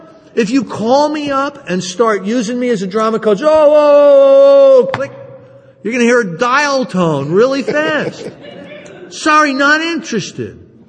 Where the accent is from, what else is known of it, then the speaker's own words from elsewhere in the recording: New Jersey, United States; I'm from New Jersey and the Sopranos are big in New Jersey.